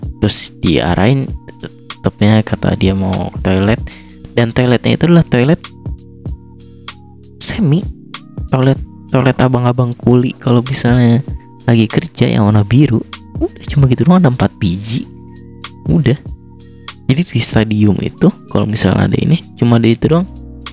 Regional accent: Indonesia; born there; sebenarnya gue darah keturunan dari lain, ada Cina, Chinese, ada Jerman, dan lain-lain. Dan gue cuma lahir doang di Indonesia, yang berarti 100% bukan orang Indonesia, dibilangnya begitu.

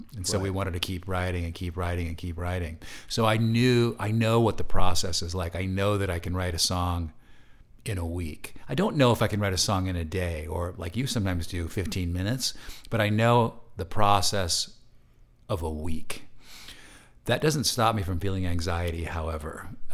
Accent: San Francisco, California, United States; I'm not from Texas. We were just living there for a month. Mm. I'm from San Francisco.

